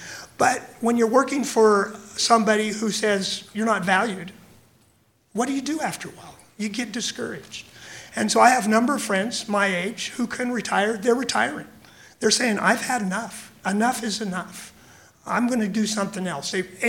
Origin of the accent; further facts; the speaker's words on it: Walla Walla, Washington, United States; I grew up in Walla Walla.